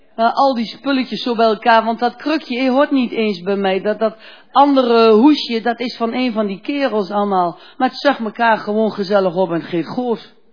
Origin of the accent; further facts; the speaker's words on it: Dalfsen, Overijssel, Netherlands; born there; Ja, en ik ben in Dallassen geboren, zo'n 500 meter vanaf de Vecht.